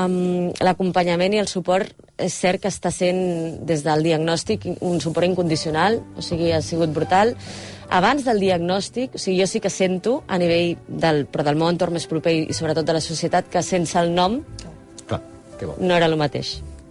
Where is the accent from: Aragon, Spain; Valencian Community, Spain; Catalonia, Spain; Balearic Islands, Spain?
Catalonia, Spain; Premià de Dalt; del meu poble, que és Premià de Dalt